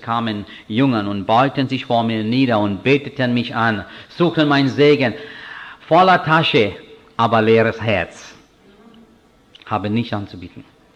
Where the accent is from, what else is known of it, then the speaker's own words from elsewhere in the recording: India; German is a second language; Also als Inder, ich bin Christentum und Jesus Christus sehr dankbar. Weil Jesus Christus hat mein Leben verändert und ich als religiöser Hindu war auch frustriert und leer und unzufrieden.